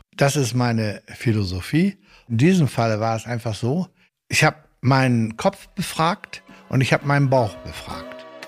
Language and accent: German; Northern Germany, Germany; Erstmal als Norddeutscher, dann einer aus internationalem Milieu kommend.